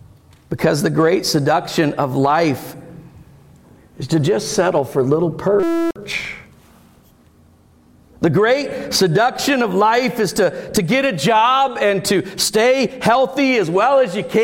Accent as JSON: {"language": "English", "region": "Florida", "country": "United States", "tie": "born or raised there", "said": "But when I was growing up in Florida, I did a whole lot of it."}